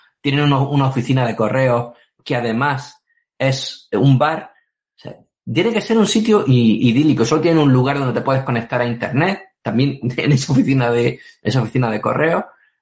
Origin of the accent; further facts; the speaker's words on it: Almería, Andalusia, Spain; Es que aquí en Almería puedes hacer cualquier cosa. Se nota que estoy enamorado de mi tierra, ¿no?